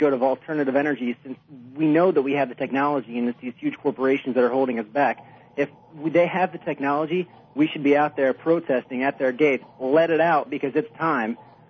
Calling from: New Jersey, United States; Hey, Mark. … from New Jersey.

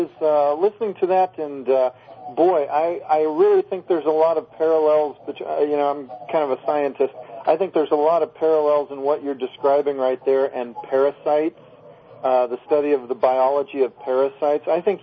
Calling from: Minnesota, United States; from Minnesota.

